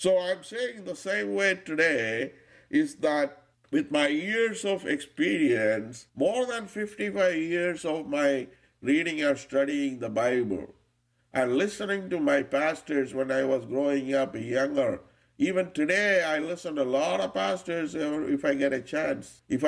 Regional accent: United States; And I grew up in the United States for at least some 40-some years.

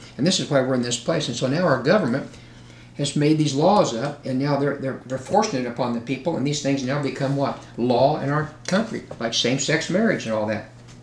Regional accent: Indianapolis, Indiana, United States; also born or lived in California; I grew up in Indianapolis, Indiana, and part of California for a while.

